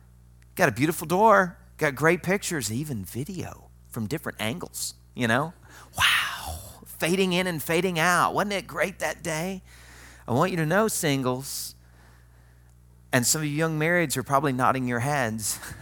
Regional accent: the South, United States; Now, I'm going to tell you, I'm from the South, and you probably picked up that when I want to say something sarcastic, I go Southern

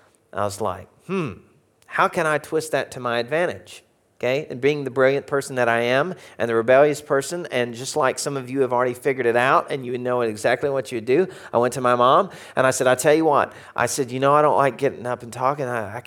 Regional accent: Arkansas, United States; It's not just because I'm from Arkansas.

